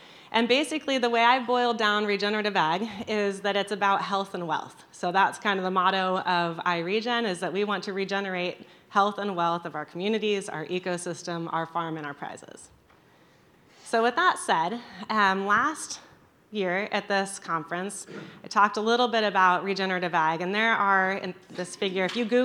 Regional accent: Illinois, United States; And I'm from Illinois, I grew up near here

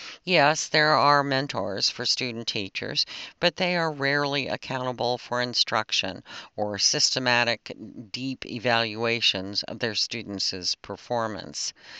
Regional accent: Flora, Illinois, United States; I was the 14-year-old sports editor of my hometown newspaper, the Flora Daily News.

